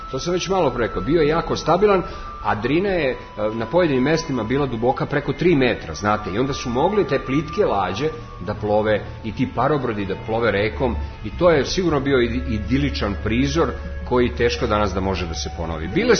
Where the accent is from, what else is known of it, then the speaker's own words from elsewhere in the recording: Serbia; kome i mi kao Srbi pripadamo, je li tako? Kao nebeski narod.